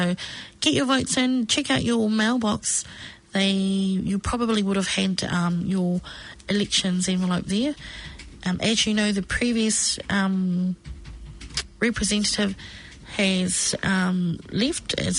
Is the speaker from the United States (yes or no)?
no; Auckland, New Zealand; I'm from the Maungakeke ward